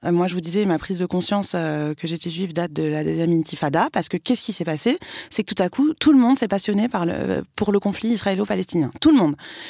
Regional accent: France; j'appartiens à la génération qui a grandi dans une forme de vivre ensemble, où c'était pas un sujet, et on est français avant tout

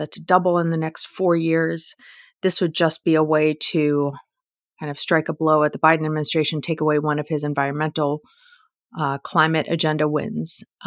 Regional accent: Russia; moved away; Well, I'm originally from Russia.

